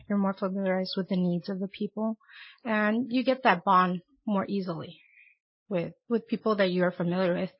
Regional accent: California, United States; Yes, I'm actually from the Imperial Valley, but I did start my internship at Riverside County.

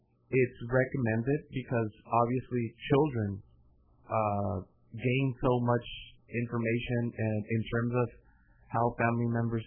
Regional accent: Mexico; I can think of growing up in Mexico.

